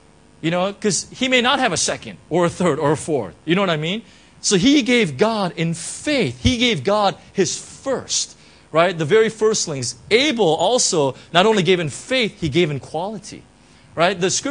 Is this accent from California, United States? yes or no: yes; California, United States; You know, I'm from Orange County and whatnot.